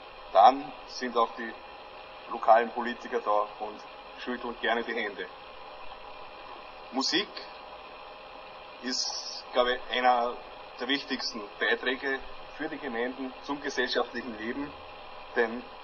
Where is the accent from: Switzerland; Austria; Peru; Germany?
Austria; Blindenmarkt, Lower Austria; dann ist man als Blindenmarkter, wo ich herkomme, natürlich ganz besonders stolz.